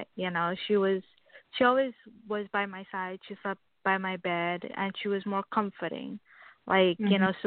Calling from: Miami, Florida, United States; I'm calling from Florida, Miami, Florida.

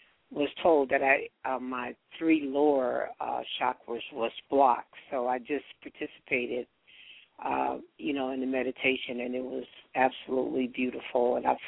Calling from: Colorado, United States; I'm calling from Colorado.

